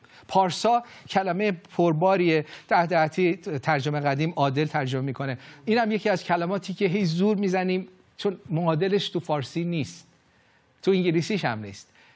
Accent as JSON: {"language": "Persian", "country": "Iran", "said": "این اصلا این طرز فکر بین ما ایرانی ها غریبه. ما این که در مذهب بزرگ شدیم"}